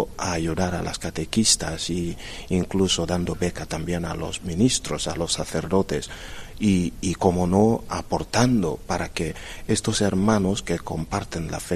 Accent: Nigeria; como siendo un nigeriano, me rompe el corazón

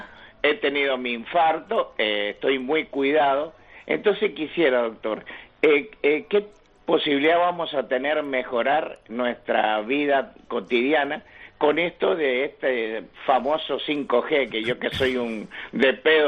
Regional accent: Argentina; now in Canary Islands, Spain; Soy argentino, tengo 70 años, vivo en esta bellísima...

